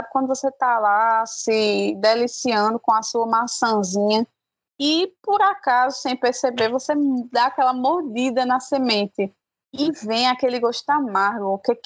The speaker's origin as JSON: {"language": "Portuguese", "town": "Caruaru", "region": "Pernambuco", "country": "Brazil", "tie": "born there", "lives_now": "Panelas, Brazil", "said": "Na verdade, eu nasci em Caruaru, mas minha cidade mesmo que eu moro é Panelas, que é mais ainda interior que Caruaru."}